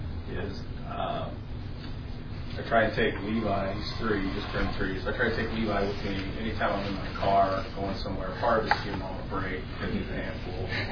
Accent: the South, United States; I grew up, I'm from the South originally, so I like old outlaw country music.

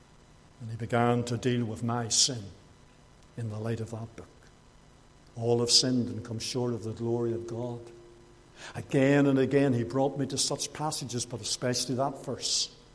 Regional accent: Bangor, Northern Ireland, United Kingdom; He came to my hometown in Bangor just after I was saved.

